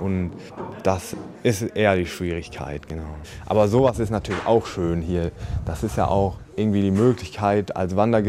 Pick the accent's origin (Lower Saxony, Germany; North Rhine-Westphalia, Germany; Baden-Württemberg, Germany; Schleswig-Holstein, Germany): Lower Saxony, Germany; Ditzum; now in Saxony, Germany; Ich komme ursprünglich aus Ostfriesland, aus der Nähe von Emden. Da ist ein kleines Dorf, das heißt Ditzum, und da komme ich her.